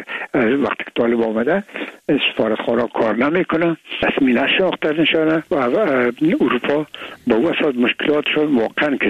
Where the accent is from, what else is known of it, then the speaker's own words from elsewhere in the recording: Afghanistan; ما افغان هستیم